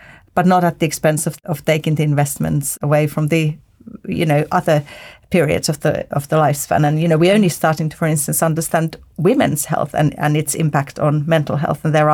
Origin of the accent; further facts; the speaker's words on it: Finland; I'm from Finland, and Finland regularly tops the world happiness polls